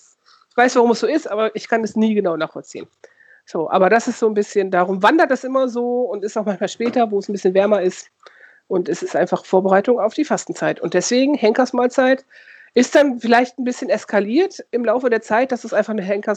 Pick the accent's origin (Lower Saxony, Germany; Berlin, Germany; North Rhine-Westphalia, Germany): Lower Saxony, Germany; Ich komme ja aus der Nähe von Osnabrück, ne?